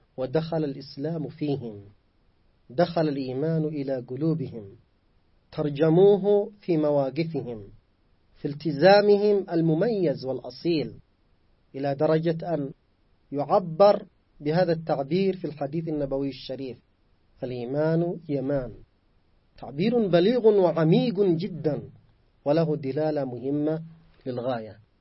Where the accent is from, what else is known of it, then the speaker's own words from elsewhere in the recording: Yemen; يعني في واقعنا نحن كشعب يمني في هذه المنطقة